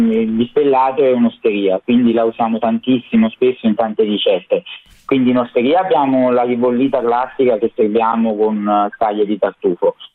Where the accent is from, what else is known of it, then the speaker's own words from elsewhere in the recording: Campania, Italy; io sono amante, chiaramente essendo campano, di mozzarella, provola e tutto quello che gira intorno alla mozzarella